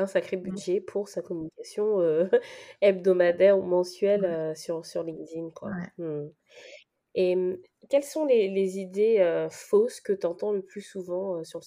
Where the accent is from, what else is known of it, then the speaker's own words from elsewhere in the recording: Gabon; born there; Moi, je suis née au Gabon.